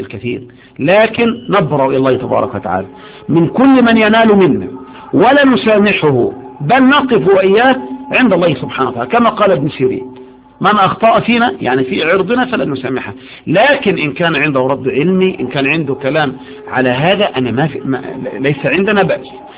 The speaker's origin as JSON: {"language": "Arabic", "country": "Egypt", "said": "فضل على الواقع عندنا في مصر"}